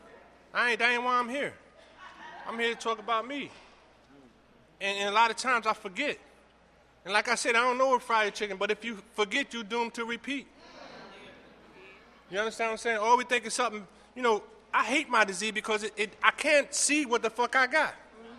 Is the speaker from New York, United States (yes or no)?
yes; Brooklyn, New York, United States; I'm from Bushwick, Bed-Stuy.